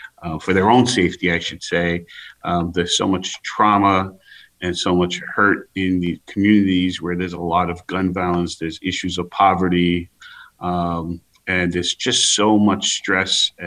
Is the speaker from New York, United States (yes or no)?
yes; New York City, New York, United States; We have to give our young people who come from the same neighborhoods that I came from East New York, opportunity and hope